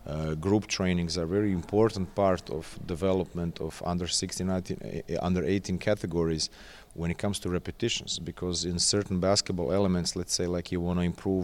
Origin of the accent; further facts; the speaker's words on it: Zagreb, City of Zagreb, Croatia; English is a second language; great basketball personality in my hometown Zagreb, to be his assistant. And I was 23.